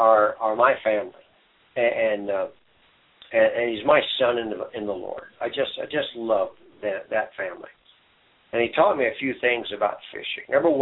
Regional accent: Illinois, United States; now in Colorado, United States; I grew up in Illinois, and the water was so polluted there that I wouldn't dare eat a fish if it jumped in my boat.

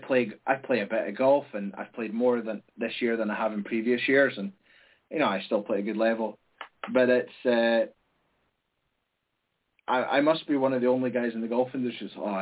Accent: Scotland, United Kingdom; because it's 20 Scots, so you're staying with other Scots

